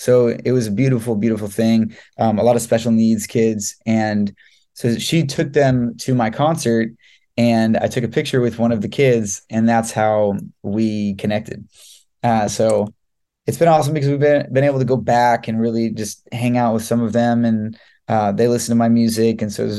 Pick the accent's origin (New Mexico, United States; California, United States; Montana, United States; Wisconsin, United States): California, United States; Los Angeles; Yeah, well, I am from Los Angeles, California.